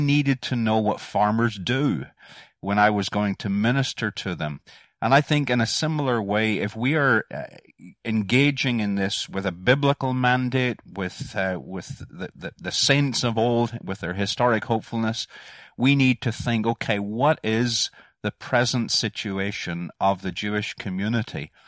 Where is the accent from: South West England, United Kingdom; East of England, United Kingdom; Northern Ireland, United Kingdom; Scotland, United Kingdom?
Northern Ireland, United Kingdom; Bangor; I'm a townie. I grew up in Bangor, Northern Ireland.